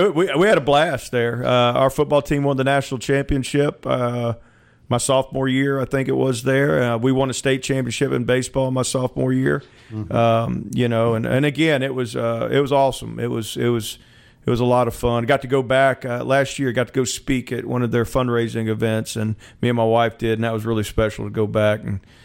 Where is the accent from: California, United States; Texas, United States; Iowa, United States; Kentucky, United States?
Texas, United States; also born or lived in Syracuse, New York; No doubt, yeah, and all that was in Texas, and then my father got transferred to Syracuse, New York. I grew up in Texas